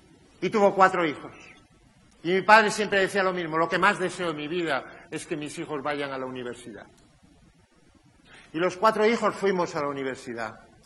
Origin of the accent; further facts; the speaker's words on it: Pontevedra, Galicia, Spain; born there; Yo nací en Pontevedra.